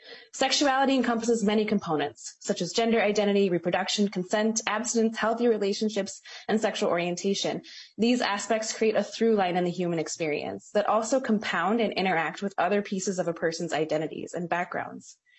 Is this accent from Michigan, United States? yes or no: no; Minnesota, United States; I'm a parent born and raised in the Twin Cities. I'm also a proud graduate of the University of Minnesota